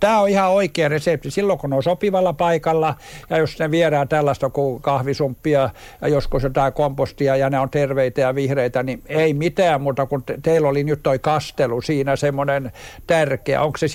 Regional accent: Perniö, Southwest Finland, Finland; No lapsena Perniössä asuneena tiedän

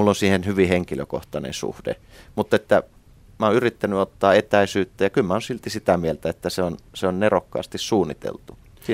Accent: Säynätsalo, Central Finland, Finland; Niin, mä oon lapsuuteni ja nuoruuteni Säynätsalossa, joka nykyään siis kuuluu Jyväskylään, osa Jyväskylää, mutta silloin kun mä siellä lapsuuttani vietin, niin se oli oma itsenäinen kunta, pyöreästi 3000 asukkaan kunta

